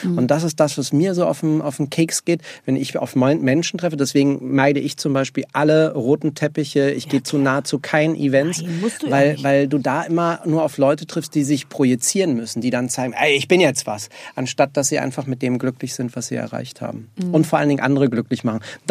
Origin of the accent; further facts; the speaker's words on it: Berlin, Germany; ich bin Berliner